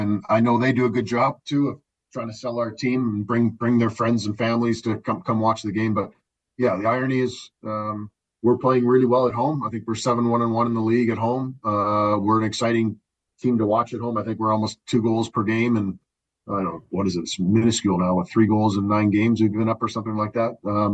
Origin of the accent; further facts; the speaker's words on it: Vancouver, British Columbia, Canada; Going to Vancouver, my hometown